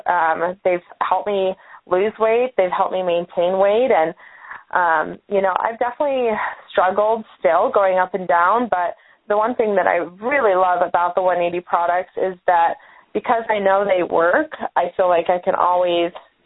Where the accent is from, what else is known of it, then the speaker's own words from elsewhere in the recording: Alaska, United States; I'm originally from Alaska.